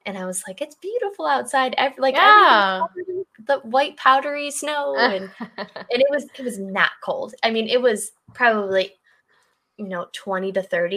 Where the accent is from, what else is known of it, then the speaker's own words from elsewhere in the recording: Michigan, United States; But it will never, because I grew up in Michigan, I don't think it will ever be normal.